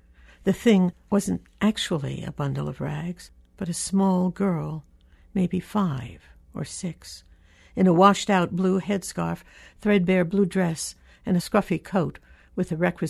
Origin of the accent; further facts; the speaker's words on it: Manhattan, New York, United States; even though I was brought up in Manhattan and in a fairly Jewish community.